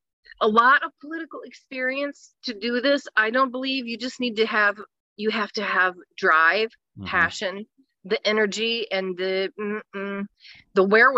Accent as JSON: {"language": "English", "town": "St. Charles", "region": "Missouri", "country": "United States", "also_born_or_lived": "St. Louis", "said": "I'm originally from St. Charles, and then I lived in St. Louis for a long time. So I'm sort of a transplant, but I've lived here for 22 years."}